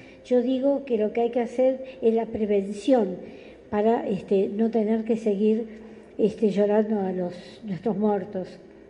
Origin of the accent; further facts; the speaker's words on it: Argentina; moved away; Porque nosotros cuando salimos de Argentina no estaba tan arraigado el tema del narcotráfico